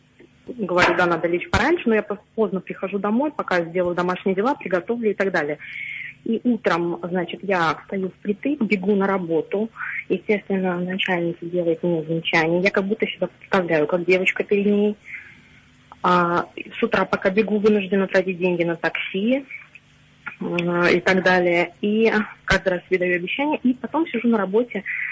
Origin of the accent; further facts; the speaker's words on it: Moscow, Russia; я из Москвы, мне 30+.